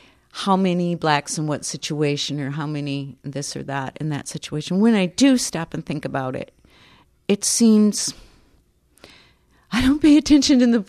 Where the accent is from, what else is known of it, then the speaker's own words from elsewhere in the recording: Grand Rapids, Michigan, United States; I wrote a memoir, 300 pages of memoir. It has to do with growing up in Grand Rapids and being in a community where we were no social conscious, hardly at all.